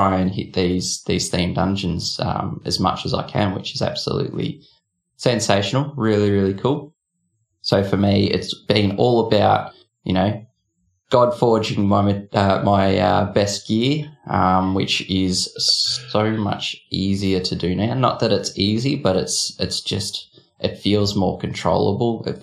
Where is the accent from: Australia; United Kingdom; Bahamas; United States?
Australia; I come all the way from Australia via the power of a way vessel.